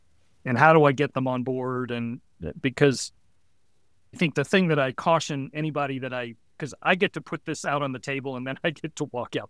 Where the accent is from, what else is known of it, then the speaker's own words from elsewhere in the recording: Texas, United States; I grew up in Texas, and so everywhere I went, drink Coke was on everything.